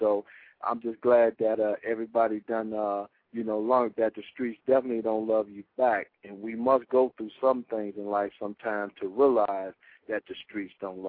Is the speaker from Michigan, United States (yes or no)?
yes; Detroit, Michigan, United States; And coming up from the city, you know, I was raised and born on the East Side too. I'm an East Side boy.